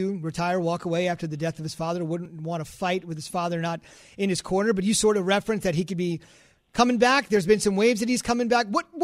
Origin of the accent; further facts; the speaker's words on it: India; Oh, I love it. I'm Indian. I love it.